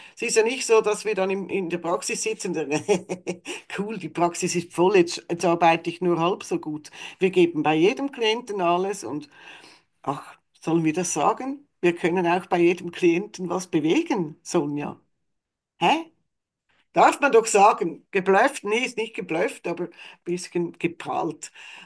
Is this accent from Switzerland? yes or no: yes; Switzerland; da bin ich auch Schweizerin